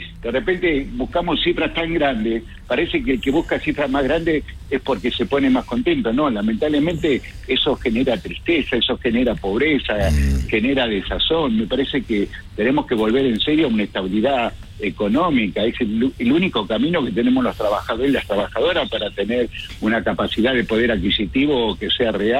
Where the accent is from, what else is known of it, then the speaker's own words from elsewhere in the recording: Argentina; Somos argentinos, tenemos que estar ayudándonos.